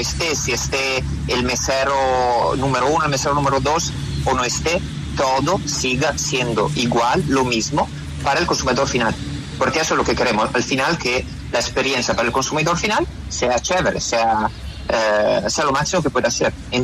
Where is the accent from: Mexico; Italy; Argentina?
Italy; Spanish is a second language; now in Colombia; porque yo vengo de Italia. Soy italiano 100%, pero ya soy colombiano de adopción